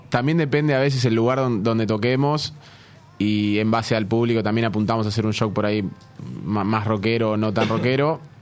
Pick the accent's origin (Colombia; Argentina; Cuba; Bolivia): Argentina; Buenos Aires; Yo soy de Palermo, sí